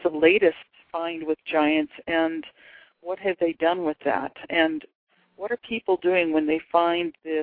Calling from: Colorado, United States; Actually, I live in Colorado, but I have some very interesting property in Utah.

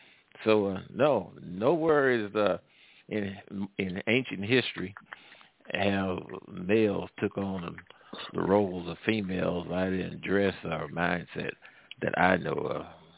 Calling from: the South, United States; I'm calling from the Midwest and the South. The good old South

